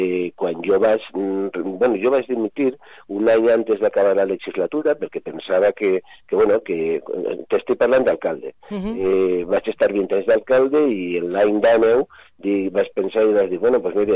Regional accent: Benetússer, Valencian Community, Spain; Jo he sigut regidor al meu poble... concretament a Benetússer des dels 18 anys

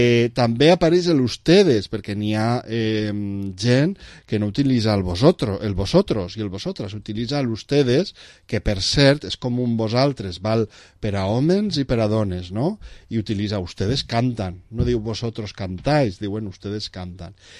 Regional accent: Valencian Community, Spain; és la nostra responsabilitat mantindre el nostre patrimoni cultural com a valencians viu.

